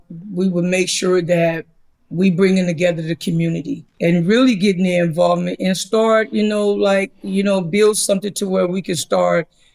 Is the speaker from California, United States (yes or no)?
yes; Los Angeles, California, United States; You know, I grew up in Watts. I'm still a part of my community because I still have a lot of family live there.